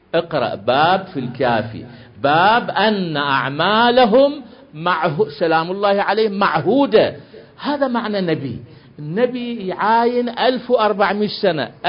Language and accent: Arabic; Syria; لو بدليل الآن عندنا في سوريا